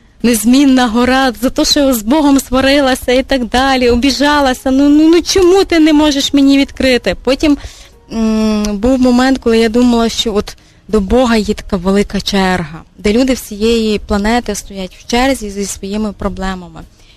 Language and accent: Ukrainian; Novyi Rozdil, Lviv Oblast, Ukraine; А я виросла в Новому Роздолі. Це місто, де видобувають сірку.